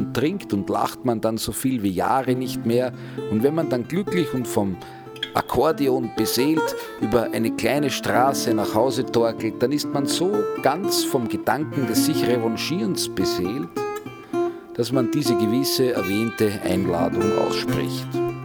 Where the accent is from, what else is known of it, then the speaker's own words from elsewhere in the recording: Vienna, Austria; Als Wiener fühlt man draußen im Bundesland diese Dankbarkeit gegenüber bundesländlicher Gastfreundschaft.